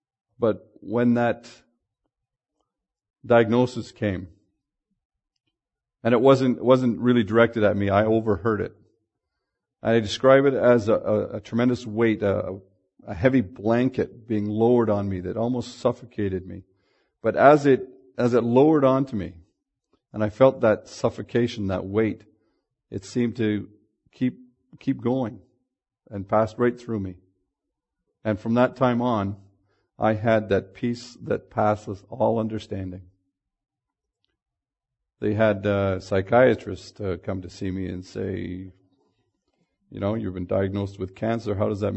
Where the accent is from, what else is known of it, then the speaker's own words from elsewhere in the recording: Toronto, Ontario, Canada; born there; I was born in Toronto.